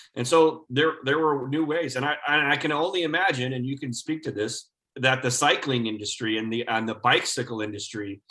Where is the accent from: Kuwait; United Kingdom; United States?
United States; Midwest; because I grew up in the Midwest and I know that white stuff and the snow and the weather.